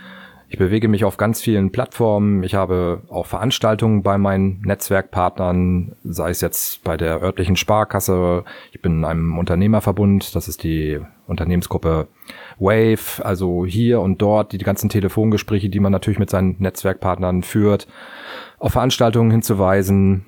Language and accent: German; Cuxhaven, Lower Saxony, Germany; ich vermiete ja Musikanlagen in Cuxhaven, weil Cuxhaven ist mein Heimatort und auch der Ort, in dem ich wohne.